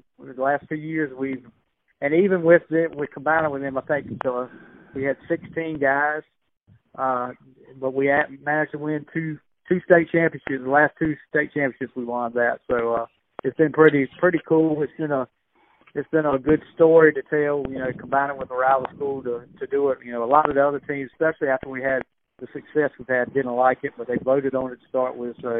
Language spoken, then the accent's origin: English; Alaska, United States; I was from Alaska.